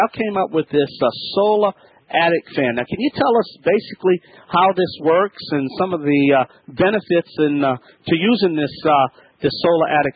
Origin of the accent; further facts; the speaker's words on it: Louisiana, United States; I'm the Cajun man from the Bayou Land, Louisiana bred and Louisiana born. That's right, and I'm proud of my heritage. And I am the Cajun man.